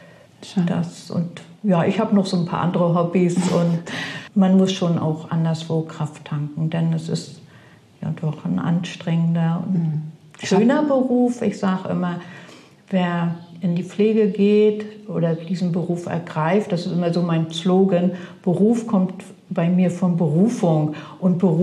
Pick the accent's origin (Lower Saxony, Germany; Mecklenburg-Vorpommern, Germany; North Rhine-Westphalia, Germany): Mecklenburg-Vorpommern, Germany; Ich bin hier groß geworden in der Gegend. Ich wohne in der Nähe von Stralsund. Ich wohne hier nicht im Brohn. Aber seit Kindesbein ist mir Zingst ganz ans Herz gewachsen.